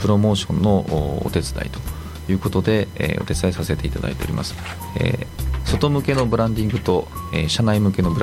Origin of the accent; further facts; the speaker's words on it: Tokyo, Japan; もともとは東京。